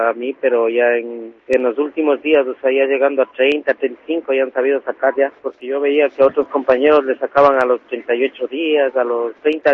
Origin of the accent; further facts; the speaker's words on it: Ecuador; now in Spain; Yo llevo aquí 6 años. En el 2002 llegué yo de Ecuador